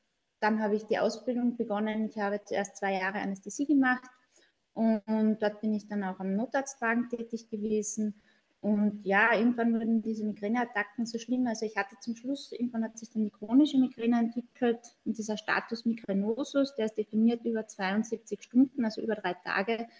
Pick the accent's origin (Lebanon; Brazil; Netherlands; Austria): Austria; Ich komme aus Österreich und bin allgemein Medizinerin